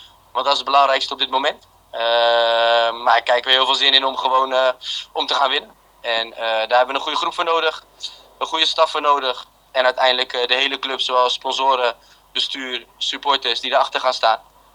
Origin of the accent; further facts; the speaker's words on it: Rotterdam, South Holland, Netherlands; Om heel eerlijk te zijn, als Rotterdammer zijn